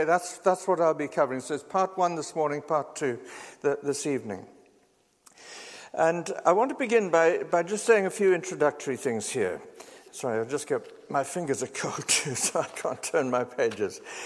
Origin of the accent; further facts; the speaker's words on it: South Africa; moved away as an adult; now in United Kingdom; I'm a South African. For those whose ears are attuned to accents, I've been living in the UK for about 42 years now. But people still pick it up.